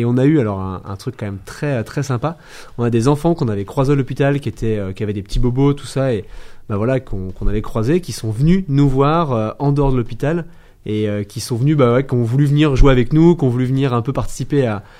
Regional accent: Bourgoin-Jallieu, Auvergne-Rhône-Alpes, France; born there; Alors, moi, je suis né à Bourgoin, je suis Domarin.

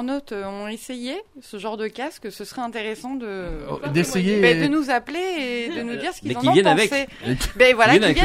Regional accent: Auvergne-Rhône-Alpes, France; Ouais, je suis un peu radine. Je suis savoyarde.

